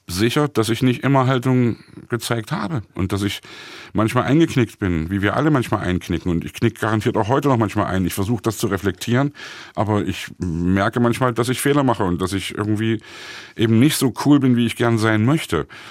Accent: Germany; man erfährt sehr viel über meine Kindheit in der DDR, man erfährt viel über die Zeit der Friedlichen Revolution in Leipzig, wie wie ich das hier erlebt habe.

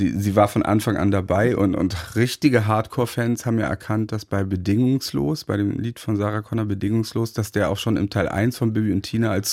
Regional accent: Goslar, Lower Saxony, Germany; Ich bin ja in Goslar aufgewachsen und Goslar liegt sozusagen vorm Harz.

